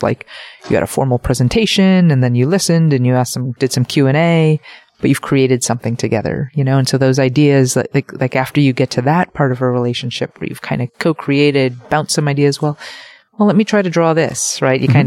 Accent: United States; So my family's from Korea, like I'm American

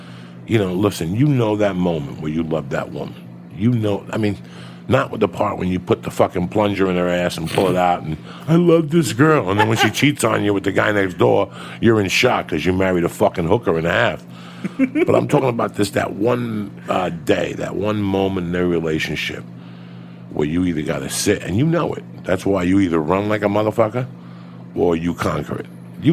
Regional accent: Cuba; moved away; I'm going to go back to where I started. When I came from Cuba and everything, I went to karate.

